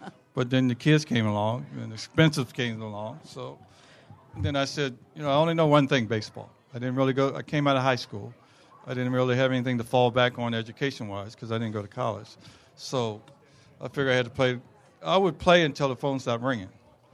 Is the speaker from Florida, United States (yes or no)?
no; Maryland, United States; And I'm from Maryland, so the kids stayed in Maryland.